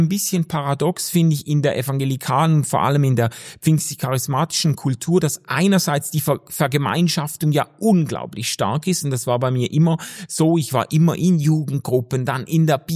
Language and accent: German; Schaffhausen, Switzerland; also born or lived in Germany; now in Basel, Switzerland; ich hatte in Schaffhausen, wo ich aufgewachsen bin, viele langjährige Freunde aus verschiedenen, aus Schule und Gemeinde und so, die habe ich alle zurückgelassen, dann nach Deutschland, dann nach Basel